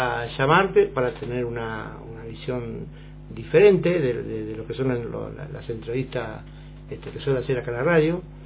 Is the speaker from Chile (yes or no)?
no; Argentina; podamos estar contentos de saber de que como ciudadanos argentinos estamos buscando un mejor porvenir.